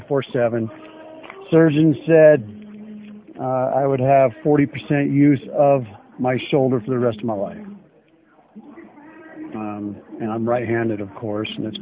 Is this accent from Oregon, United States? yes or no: yes; Klamath Falls, Oregon, United States; now in Shelley, United States; I'm from Oregon, Southern Oregon, Klamath Falls, Oregon.